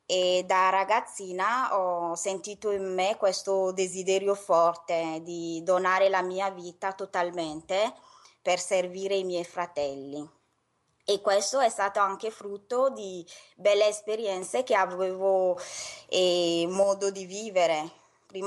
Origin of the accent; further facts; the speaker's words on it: Togo; per poi tornare nel mio paese, il Togo, per aiutare soprattutto i giovani a costruire famiglie